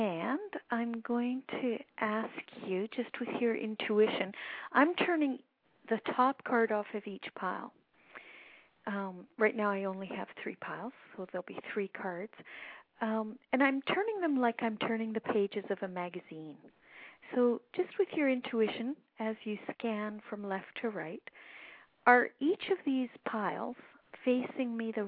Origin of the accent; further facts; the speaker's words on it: High River, Alberta, Canada; Oh, I'm from High River, Alberta, south of Calgary.